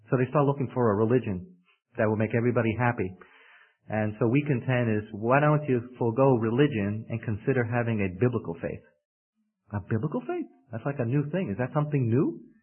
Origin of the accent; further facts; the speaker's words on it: New York City, New York, United States; accent: New York; I'm from New York City. Perhaps some of you have probably already detected that by my accent. I do try to say my R's.